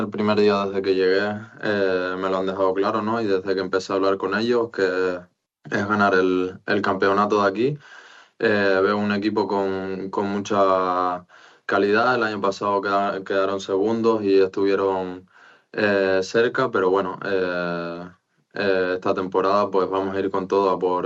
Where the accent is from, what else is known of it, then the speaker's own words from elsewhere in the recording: Spain; como jugador español, pues contento por ellos